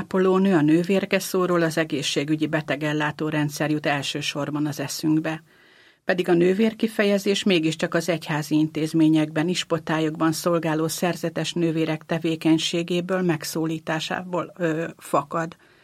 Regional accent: Esztergom, Komárom-Esztergom, Hungary; Én 1975-ben születtem Esztergomban, így aztán vidéken nőttem fel, és vidéken jártam a középiskolába is.

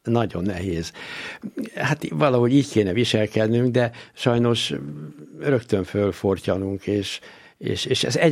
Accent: Hungary; Igen, azok is vagyunk, de elsősorban magyarok vagyunk.

